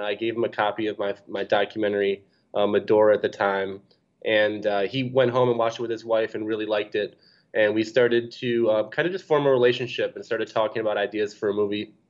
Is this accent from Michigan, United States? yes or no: yes; Ann Arbor, Michigan, United States; moved away as an adult; also born or lived in New York / Los Angeles; You know, I grew up in Ann Arbor. And, you know, I remember Danny when he was, doing small shows.